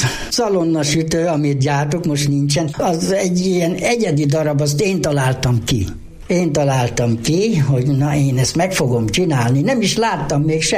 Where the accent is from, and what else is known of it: Dunakeszi, Pest, Hungary; born there